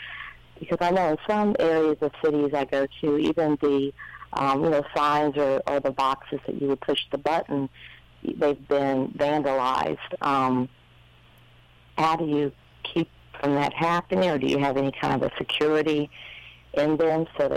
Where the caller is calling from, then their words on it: Gainesville, Florida, United States; Yeah, I'm calling in from Gainesville. I'm currently here.